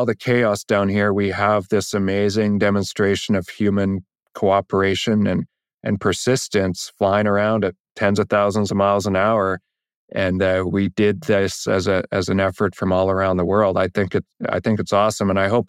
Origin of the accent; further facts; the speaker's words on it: Canada; And for me as an astronaut, but just as a Canadian, that's a point of extreme pride.